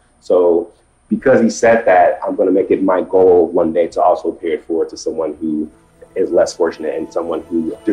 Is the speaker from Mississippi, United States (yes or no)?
yes; Hattiesburg, Mississippi, United States; I got a little bit emotional because I come from a one-parent home. I'm from Hattiesburg, Mississippi.